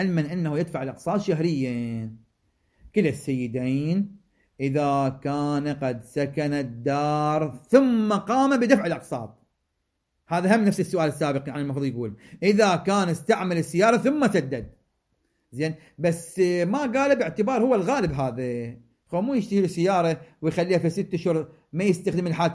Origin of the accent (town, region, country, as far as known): Iraq